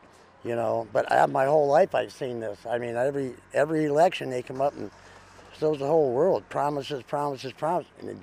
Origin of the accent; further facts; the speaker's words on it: Lake Ann, Michigan, United States; I'm from Lake Ann, and I work at Cherryland Grocery.